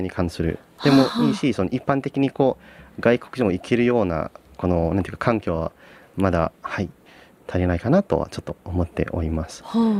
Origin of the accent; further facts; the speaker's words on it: West Java, Indonesia; Japanese is a second language; 最近でいうとインドネシアの西ジャワのチアンジュルというところ、自分の地元からちょっと近いところなんですけれども